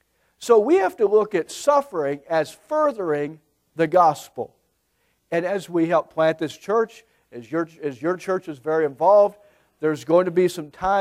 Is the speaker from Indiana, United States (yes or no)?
yes; Indiana, United States; born there; also born or lived in Florida; now in Tennessee, United States; we live in Tennessee, now I have to get used to that, because I was born in Indiana, and then we moved to another northern state, we moved to Florida.